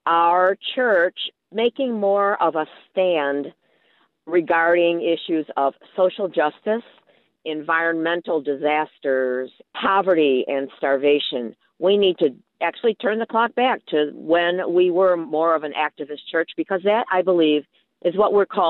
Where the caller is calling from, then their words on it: Holland, Michigan, United States; I'm calling from Holland, Michigan. I am a Catholic listener